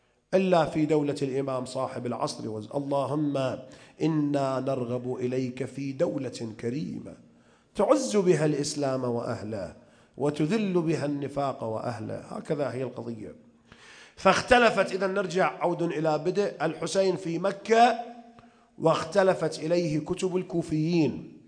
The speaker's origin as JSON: {"language": "Arabic", "country": "Iraq", "said": "طبعا عندنا بالعراق عموم الناس يقدمون شهادة مسلم فد يوم"}